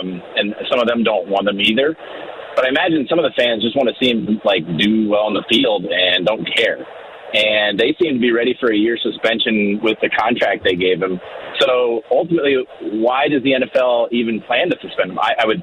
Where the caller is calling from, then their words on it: Ohio, United States; Just wanted to say I'm originally from Ohio, live in Oregon now